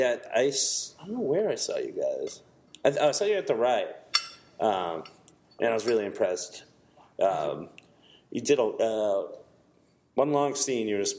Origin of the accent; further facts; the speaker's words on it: Boston, Massachusetts, United States; I'm Dorchester.